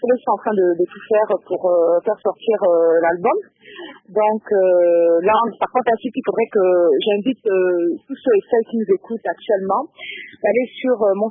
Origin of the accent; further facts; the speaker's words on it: Gabon; accent: Gabonese; j'ai un accent fort, un accent gabonais